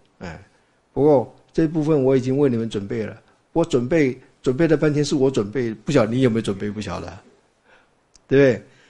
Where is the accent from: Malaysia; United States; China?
China; 因为那个是我们中国人就喜欢做文章嘛